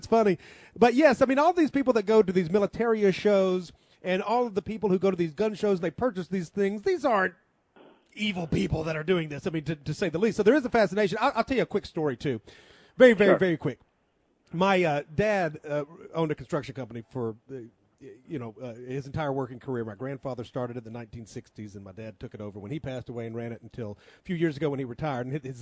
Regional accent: United States; So I'm an American, and two Americans in front of me

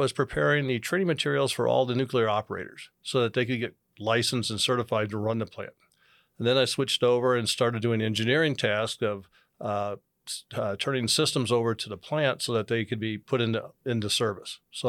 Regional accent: Clint, Missouri, United States; also born or lived in Kansas; My parents moved, and I was raised in Kansas and then Missouri, and mostly Missouri. And so I was in a small town called Clint, Missouri, which is smaller than Canyon.

